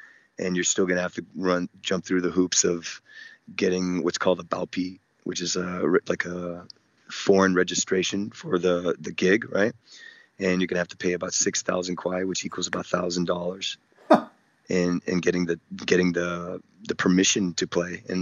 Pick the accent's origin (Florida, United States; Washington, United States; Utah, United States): Florida, United States; also born or lived in Chicago; I come from Florida. I was born in Chicago and raised in Florida.